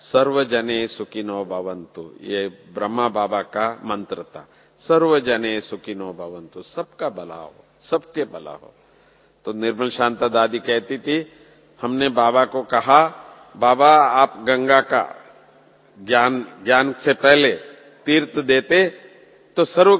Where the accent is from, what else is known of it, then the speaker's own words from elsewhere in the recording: Bangalore, Karnataka, India; Hindi is a second language; आप भाषा यहां का नहीं जानते, मैं बेंगलोर से हूं, कर्नाटक से